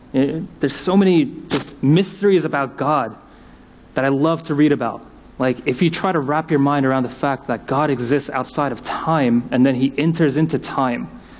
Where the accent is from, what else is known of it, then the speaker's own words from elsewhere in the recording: South Korea; I was just a young boy, you know, still growing up in Korea somewhere